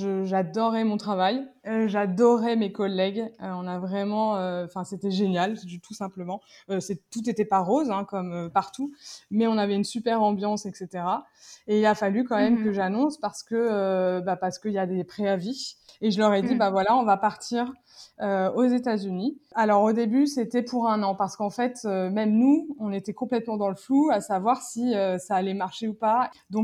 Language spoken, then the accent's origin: French; France; now in Los Angeles, United States; Je suis française, j'habitais à Paris avant de débarquer à Los Angeles.